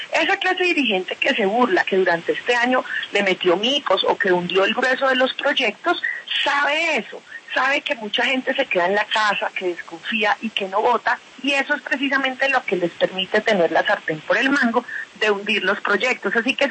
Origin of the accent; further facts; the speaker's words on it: Colombia; nos une como colombianos por encima de las diferencias